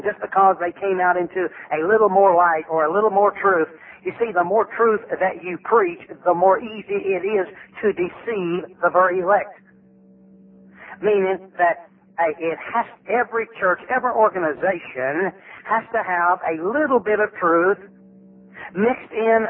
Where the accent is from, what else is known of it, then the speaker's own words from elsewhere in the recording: Tennessee, United States; born there; I was born in Granger County, Tennessee.